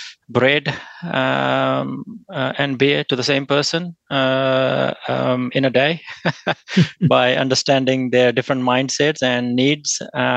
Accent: Mumbai, Maharashtra, India; born there; I was born in Mumbai, in India.

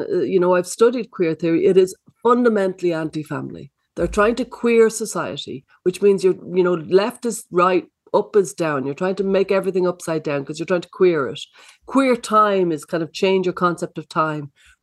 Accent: Ireland; As an Irish person, I'm a bit bitter about that, but our day will come.

